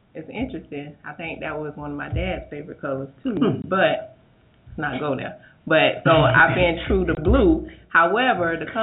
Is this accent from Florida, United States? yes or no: yes; Palmetto, Florida, United States; also born or lived in Bradenton; I'm from Palmetto.